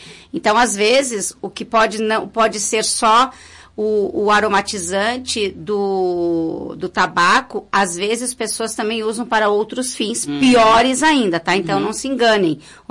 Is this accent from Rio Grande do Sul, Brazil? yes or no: yes; Rio Grande do Sul, Brazil; Agora me veio uma outra coisa na cabeça imediatamente, como gaúchos, é